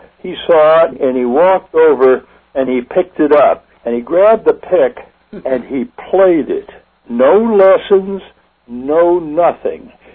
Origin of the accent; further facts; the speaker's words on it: New York, United States; born there; Well, see, I was born in New York when he was in New York. He met my mother, and I was born in 1933.